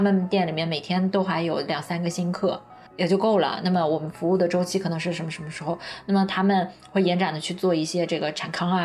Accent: Nanjing, Jiangsu, China; 我们当时想说要不要在南京我的家乡开一个这个加盟店啊什么之类的

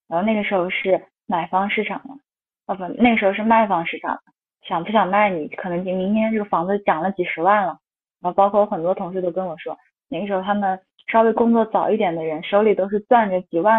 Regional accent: China; 就跟我们中国人从小熟悉的考级一模一样

